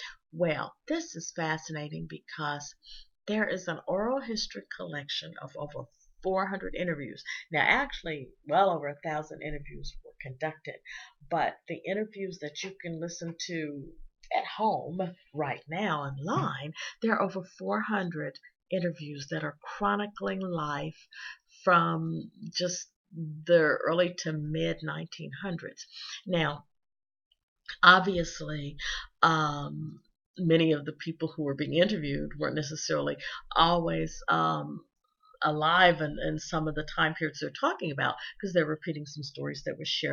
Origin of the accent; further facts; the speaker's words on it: Arkansas, United States; I listened to one in its entirety from Arkansas, since it's my home state